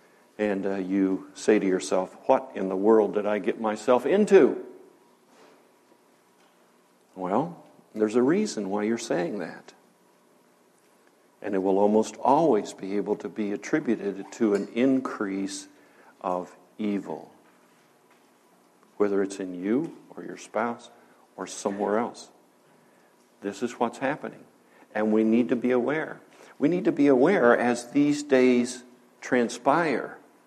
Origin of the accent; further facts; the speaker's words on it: Illinois, United States; I thought, I need to listen to this because, you know, I'm from Illinois, so I want to know what's going on down there.